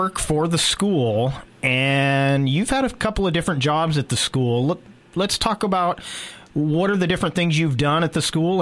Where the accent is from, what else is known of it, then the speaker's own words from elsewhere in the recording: Santa Rosa, California, United States; Yes, I grew up in Santa Rosa, so I'm pretty familiar with most of California. In fact, I've been in Oregon for over 15 years